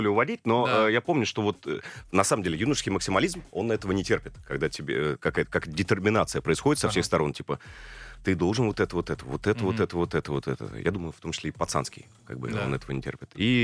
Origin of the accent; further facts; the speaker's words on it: Moscow, Russia; born there; родился в Москве, как раз в Останкино родился.